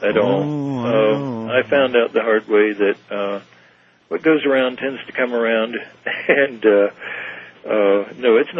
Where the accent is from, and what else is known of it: Texas, United States; born or raised there